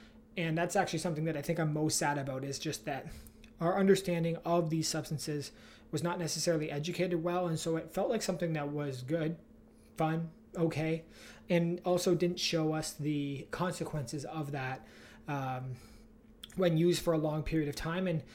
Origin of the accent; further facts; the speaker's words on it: London, Ontario, Canada; I grew up in just outside of London, Ontario, in a country